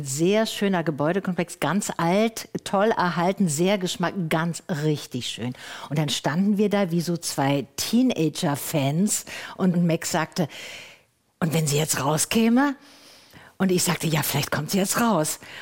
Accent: Tübingen, Baden-Württemberg, Germany; Ich bin ja aus Tübingen, ich habe Verwandtschaft in Tübingen und eine gute Freundin.

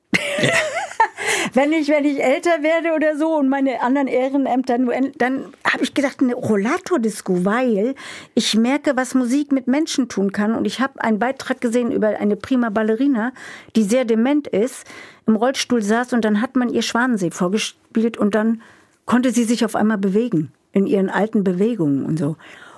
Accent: East Germany, Germany; So wurde ich als Ossi früher auch erkannt übrigens.

